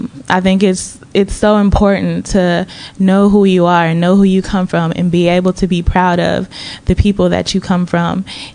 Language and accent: English; United States; Growing up in America, the school education system is not very informative about African history.